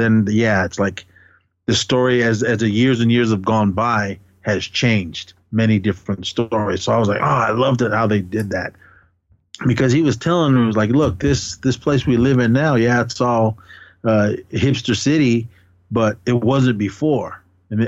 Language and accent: English; Oakland, California, United States; I grew up in Oakland, California. For those of you that don't know. And the neighborhood that I grew up in, was it the greatest when I was younger? No.